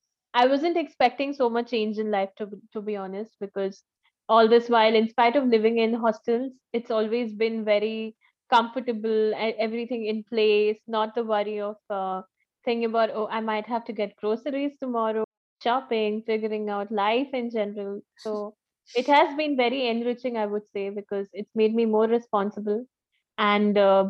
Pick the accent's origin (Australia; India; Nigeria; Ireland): India; Kolkata, West Bengal; now in Bangalore, India; So I come from West Bengal, and the city is called Kolkata.